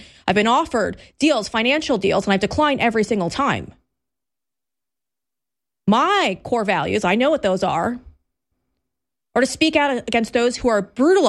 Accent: Texas, United States; which is going on right now in my hometown, and pretending like not wanting that for your community is a problem. You know, in the DFW area, over the last 2 years, we've watched as 48 mosques went up.

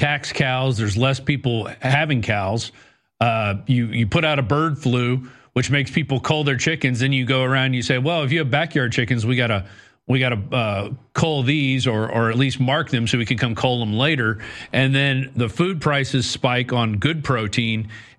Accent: Louisiana, United States; I'm from Louisiana and you go to a crawfish boil

